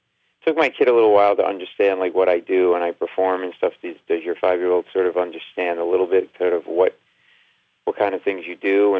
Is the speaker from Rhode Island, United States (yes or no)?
yes; Rhode Island, United States; You know, my parents had a furniture store. We're Italian. I grew up in Rhode Island in New England.